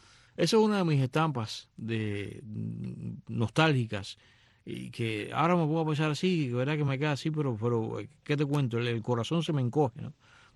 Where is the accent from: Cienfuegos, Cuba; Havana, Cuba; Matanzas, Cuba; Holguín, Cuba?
Matanzas, Cuba; Él iba a la barriada hasta la que yo crecí ahí en Arechavaleta, que como se dice correctamente es Arechavaleta.